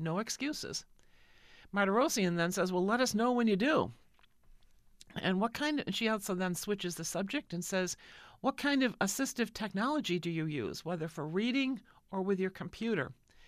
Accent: Miami, Florida, United States; I did 100, 150 commercials growing up in Miami.

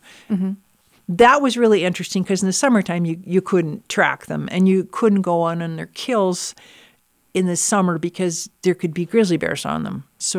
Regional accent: Minnesota, United States; I was born and raised in Minnesota. Minnesota nice. Good Lutheran girl.

